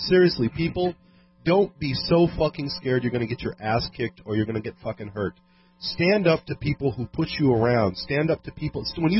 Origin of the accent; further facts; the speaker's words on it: Ireland; I yak. I'm an Irishman.